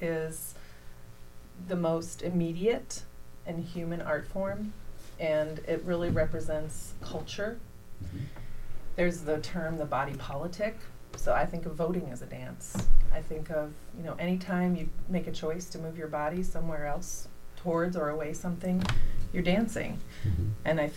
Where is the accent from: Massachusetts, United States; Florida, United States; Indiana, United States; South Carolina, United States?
Indiana, United States; I've been teaching at Indiana University for about a decade, and I'm born and raised in Indiana.